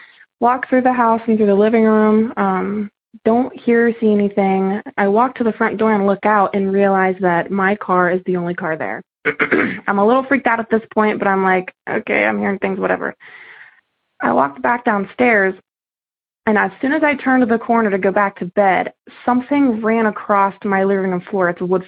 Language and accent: English; Howard, Ohio, United States; I'm from Howard, Ohio.